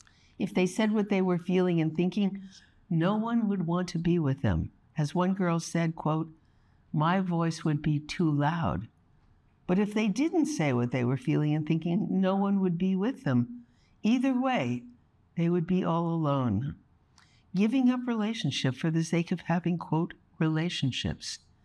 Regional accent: New York City, New York, United States; I was born and raised in New York City, the much wanted and much loved only child of Jewish parents

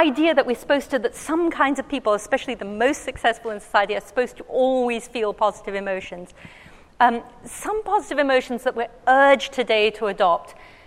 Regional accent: England, United Kingdom; I come from England. We love our road rage.

